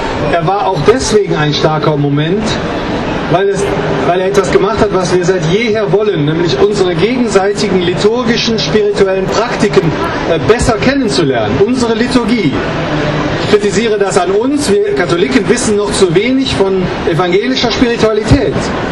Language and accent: German; Germany; Und ich möchte nicht als Deutscher sagen, wisst ihr, von uns geht das Ganze aus